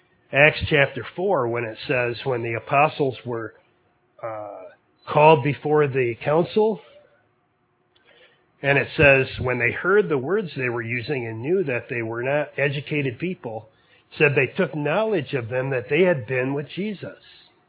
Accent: Newfoundland and Labrador, Canada; I grew up in Newfoundland.

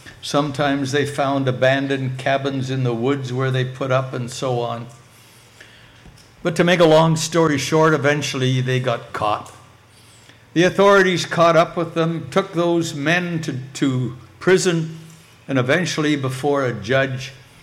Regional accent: Canada; as a Canadian

